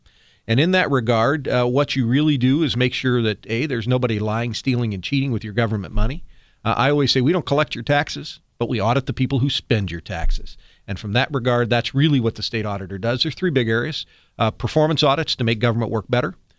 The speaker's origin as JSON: {"language": "English", "town": "Celina", "region": "Ohio", "country": "United States", "said": "I come from Salina, Ohio, in western Ohio."}